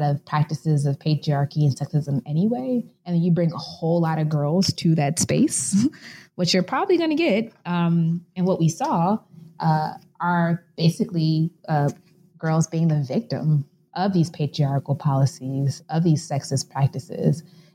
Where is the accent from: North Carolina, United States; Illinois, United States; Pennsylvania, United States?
Illinois, United States; Chicago; It is in the U.S. I'm from Chicago.